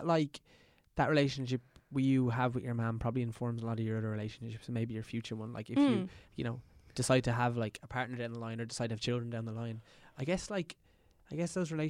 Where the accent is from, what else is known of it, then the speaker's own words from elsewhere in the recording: Ireland; Like, I'm just an Irish boy with two pasty parents.